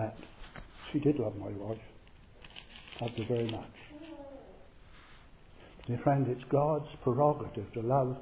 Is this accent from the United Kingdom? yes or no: yes; East of England, United Kingdom; little village, in the beautiful countryside of Suffolk. I am a Suffolker, born and bred in Suffolk.